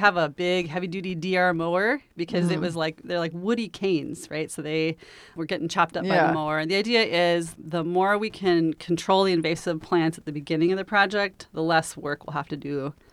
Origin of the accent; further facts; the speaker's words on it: Twin Cities, Minnesota, United States; now in Duluth, United States; I grew up in the Twin Cities, but my husband and I moved to Duluth in 2004, and he grew up in Little Marais, so we feel like we're North Shore people.